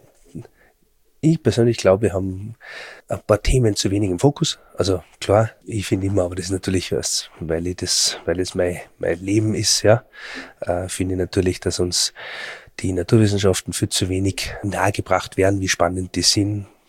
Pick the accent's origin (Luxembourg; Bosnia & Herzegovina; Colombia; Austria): Austria; bei uns in Österreich